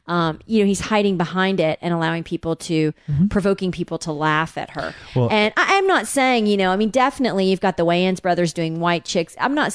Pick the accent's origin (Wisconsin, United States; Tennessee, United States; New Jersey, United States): Tennessee, United States; I'm white from Tennessee.